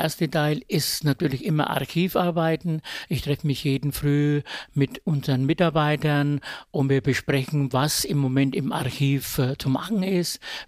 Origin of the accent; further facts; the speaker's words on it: Herzogenaurach, Bavaria, Germany; ich bin aus Herzogenaurach.